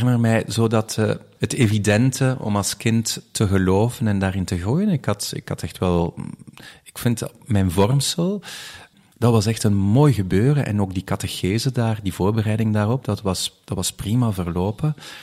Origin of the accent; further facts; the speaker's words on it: Leuven, Flemish Brabant, Belgium; Dat was in Leuven, want ik ben van Leuven afkomstig